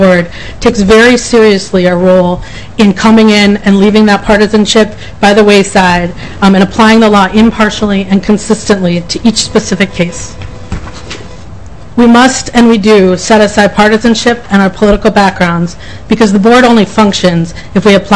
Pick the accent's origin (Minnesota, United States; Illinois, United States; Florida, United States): Minnesota, United States; Minneapolis; I'm a Minnesotan. I was born and bred. I grew up in Minneapolis, and I'm now living in South Minneapolis.